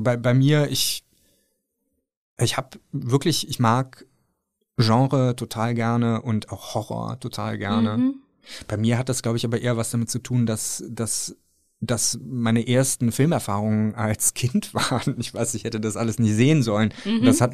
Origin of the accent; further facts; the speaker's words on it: Cologne, North Rhine-Westphalia, Germany; Ich bin halt in Köln-Bickendorf groß geworden.